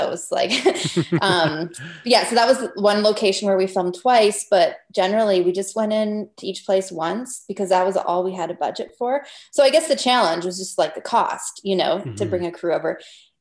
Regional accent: Canada; I'm a filmmaker from Canada.

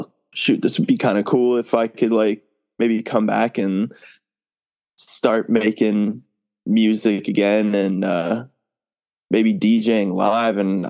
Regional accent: Southport, North Carolina, United States; So originally I'm from Southport, North Carolina.

